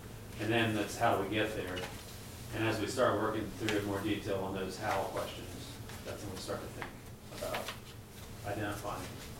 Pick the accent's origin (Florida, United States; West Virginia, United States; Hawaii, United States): West Virginia, United States; I mean, I come from the Wild West, where we don't have zoning in 85% of West Virginia.